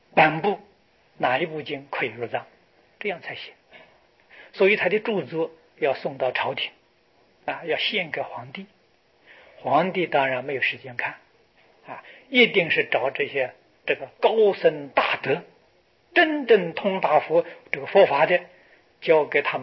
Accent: China; 我们中国人念文言文总比外国人方便嘛？

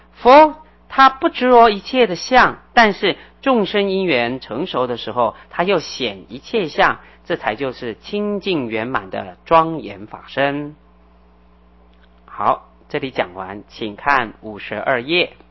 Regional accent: China; 所以我们中国人很喜欢禅宗，可是我们中国人也很喜欢讲，哎，一切都不离开你的心地法门。

